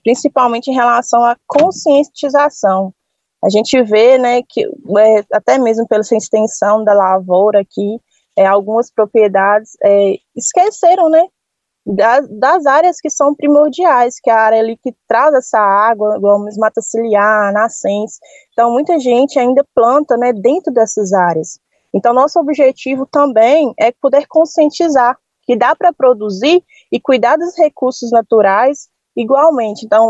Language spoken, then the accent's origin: Portuguese; Minas Gerais, Brazil; Por exemplo, eu mesma venho lá de Minas Gerais.